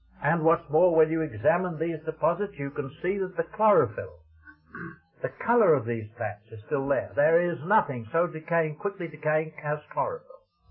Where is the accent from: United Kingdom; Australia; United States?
Australia; When I got back to Australia after 45 years, I'm an Australian.